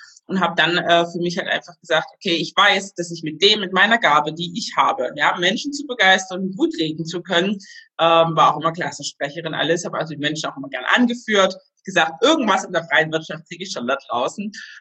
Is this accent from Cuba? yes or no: yes; Cuba; ich bin ja dunkelhäutig, ich komme aus Kuba ursprünglich, mein Papa ist Kubaner, meine Mama ist Deutsche.